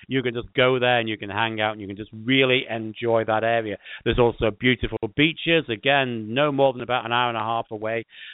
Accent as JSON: {"language": "English", "region": "England", "country": "United Kingdom", "lives_now": "Washington State, United States", "said": "You tell I'm English because we call vacations holidays, whereas holidays to you are particular special days."}